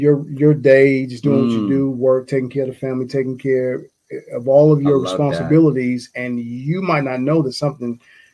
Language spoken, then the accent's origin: English; Georgia, United States; I can just kind of speak of how it is growing up in Georgia, growing up in the South.